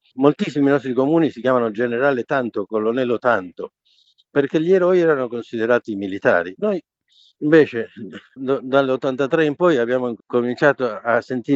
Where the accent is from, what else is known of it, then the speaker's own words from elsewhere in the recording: Argentina; Italian is a second language; now in Italy; Io sono cresciuto in Argentina e ho vissuto 18 anni sotto dittature militari, poi sono venuto in Italia.